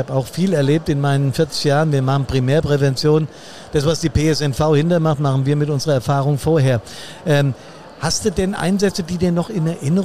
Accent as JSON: {"language": "German", "region": "Hesse", "country": "Germany", "said": "Frankfurt am Main, da in der Nähe, wo ich herkomme."}